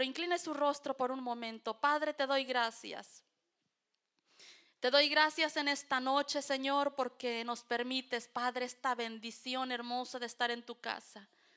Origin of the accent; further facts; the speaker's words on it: Mexico; para el lado de lo que somos, los que somos de México, hemos escuchado muchas veces esa frase que los hombres no lloran.